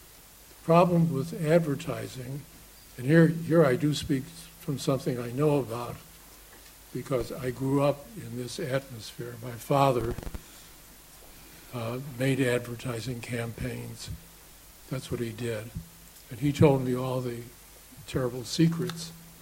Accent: Chicago, Illinois, United States; I only know about American politics from growing up in Chicago and then living in a succession of cities that were run by Democratic machines.

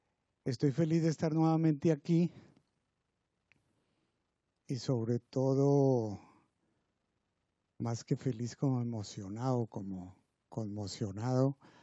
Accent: Líbano, Tolima, Colombia; que caminaban por el parque de mi pueblo, el Líbano

